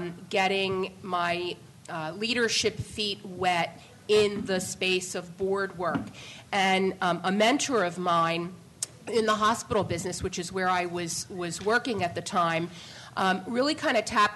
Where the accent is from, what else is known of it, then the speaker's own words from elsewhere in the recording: Philadelphia, Pennsylvania, United States; I apparently am the only local panelist. I am here from Philadelphia.